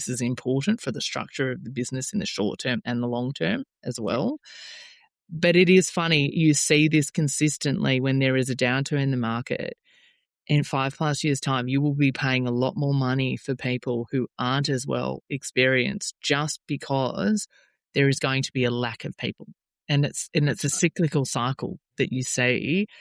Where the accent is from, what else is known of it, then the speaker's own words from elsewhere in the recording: Melbourne, Victoria, Australia; now in Queensland, Australia; I'm originally from Melbourne. I've always worked nationally, and now I live in Queensland.